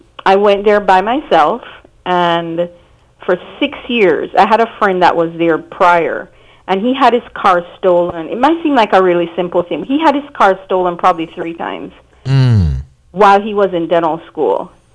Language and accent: English; Jamaica; moved away as an adult; now in Port St. Lucie, United States; for approximately 16 years, since 2006, and I am originally from Jamaica, and made it here to Port St. Lucie after I completed my orthodontic program in Washington, D.C. at Howard University.